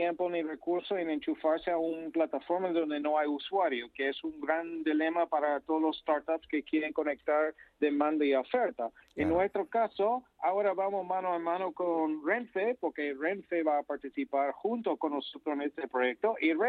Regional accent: United States; Yo soy de Estados Unidos.

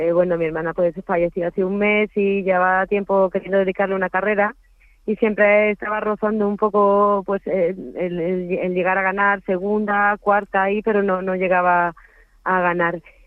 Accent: Seville, Andalusia, Spain; now in Madrid, Spain; somos de Sevilla, pero vivíamos las dos aquí en Madrid

